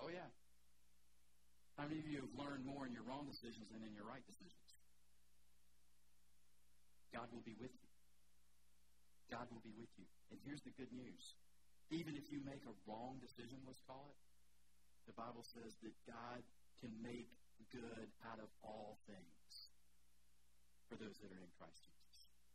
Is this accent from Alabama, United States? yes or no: no; Atlanta, Georgia, United States; If you're new here, I'm from Atlanta.